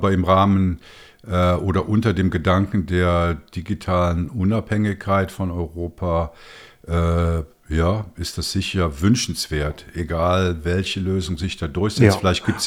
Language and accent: German; Switzerland; als Schweizer bin ich dann halt mal gespannt, ob es den digitalen Euro, den digitalen Franken, dann auch in der Schweiz geben wird.